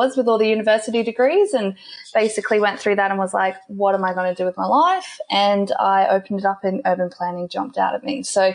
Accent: Brisbane, Queensland, Australia; and I am born and bred in Brisbane.

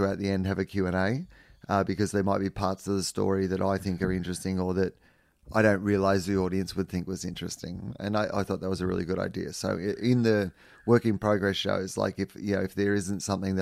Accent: Melbourne, Victoria, Australia; it feels like my real sort of, you know, home theatre in my hometown. And it's going to be the first Melbourne Comedy Festival where I've been living in Melbourne for 17 years.

